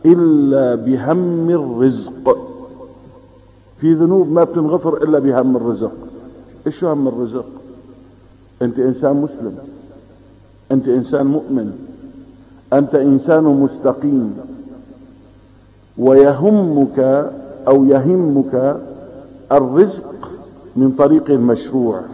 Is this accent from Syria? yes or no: yes; Al-Bab, Aleppo Governorate, Syria; عن بلدتنا، في بلدة الباب شيء عجيب أيها الإخوة